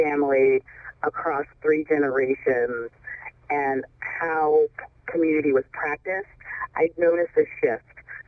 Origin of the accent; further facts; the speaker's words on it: Omaha, Nebraska, United States; We moved here when I was about 7 years old, and I grew up in North Omaha.